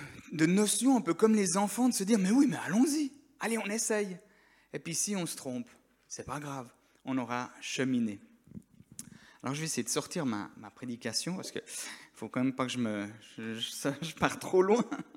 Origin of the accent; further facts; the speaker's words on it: Geneva, Switzerland; J'ai grandi à Genève